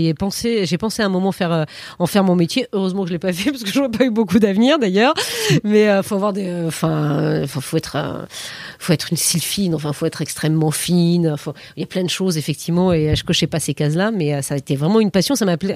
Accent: Périgueux, Nouvelle-Aquitaine, France; J'ai grandi en province, à Périgueux, en Dordogne. J'ai un frère. J'ai grandi dans cet univers.

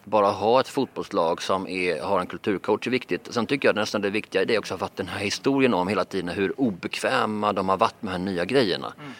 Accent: Malmö, Skåne, Sweden; Och i mina hemtrakter i Malmö är det då 40%.

